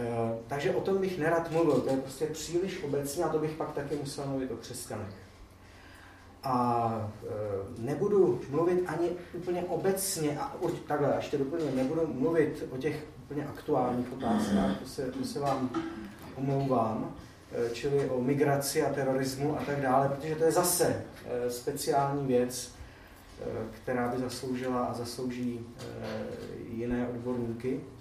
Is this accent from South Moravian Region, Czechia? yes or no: no; Litomyšl, Pardubice Region, Czechia; also born or lived in Prague; Jsem litomyšlák tělem i duší. Narodil jsem se v Praze, ale vlastně většinu času jsem strávil v Litomyšli. I teď tam žijeme s manželkou a třemi malými dětmi.